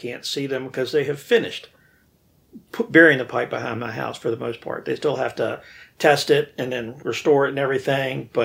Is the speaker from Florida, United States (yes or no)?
no; Roanoke, Virginia, United States; No, I grew up in town. My dad, he was an insurance agent. He had his own business. And I grew up in Roanoke.